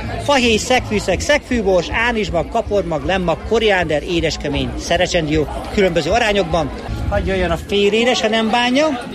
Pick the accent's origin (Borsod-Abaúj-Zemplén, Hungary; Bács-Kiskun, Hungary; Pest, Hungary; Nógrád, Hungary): Borsod-Abaúj-Zemplén, Hungary; én borsodi vagyok, Diózsőrben van a pincém